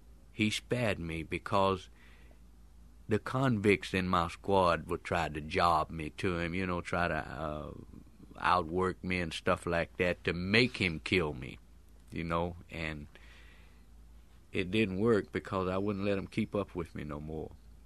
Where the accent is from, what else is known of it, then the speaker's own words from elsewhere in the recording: Longview, Texas, United States; But I told him I was from Longview, Texas.